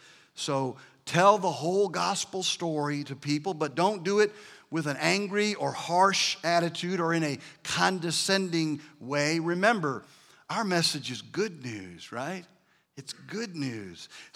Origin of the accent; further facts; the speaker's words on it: Michigan, United States; So I told you I'm from Michigan, right? Y'all know that.